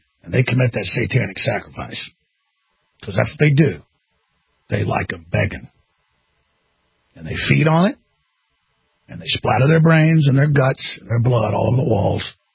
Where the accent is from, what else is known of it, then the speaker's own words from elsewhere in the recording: Dallas, Texas, United States; And I grew up in Dallas, man. I have a lot of black friends.